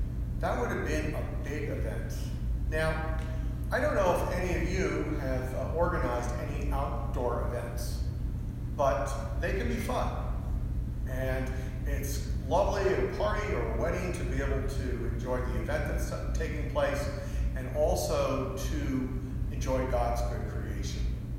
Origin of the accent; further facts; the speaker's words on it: United States; part of it's the fact I'm an American.